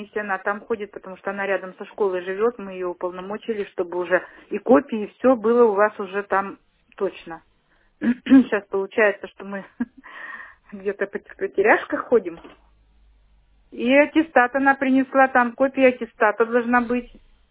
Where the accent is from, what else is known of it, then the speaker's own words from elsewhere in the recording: Perm, Perm Krai, Russia; Мы просто из Перми, мы в Перми.